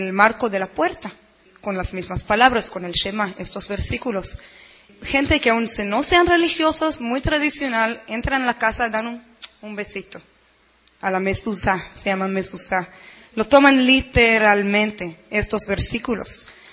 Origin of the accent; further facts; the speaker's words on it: Israel; Spanish is a second language; moved away; yo crecí en Israel